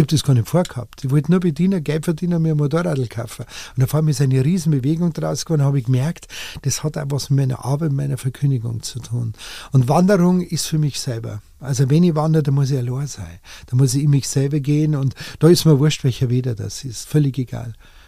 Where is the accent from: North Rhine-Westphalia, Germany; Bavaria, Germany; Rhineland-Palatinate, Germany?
Bavaria, Germany; Munich; Nein, ich bin in Leim aufgewachsen.